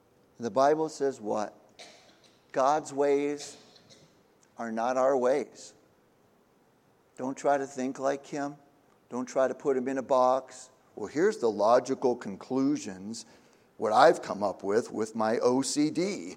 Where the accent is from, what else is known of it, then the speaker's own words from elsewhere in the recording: Florida, United States; I'm from Florida, and more than once I've had to learn the hard way that when I'm swimming out there in the ocean